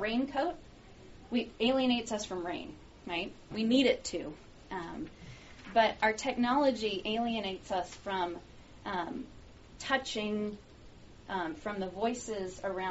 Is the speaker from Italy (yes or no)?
no; Canada; moved away as an adult; also born or lived in United Kingdom; now in Colorado, United States; I'm Canadian and British. I moved down to Colorado 5 years ago to get married to that guy in the back.